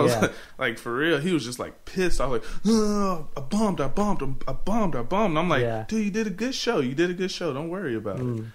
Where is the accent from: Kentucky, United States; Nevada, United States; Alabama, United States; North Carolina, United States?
Alabama, United States; I'm from Alabama originally.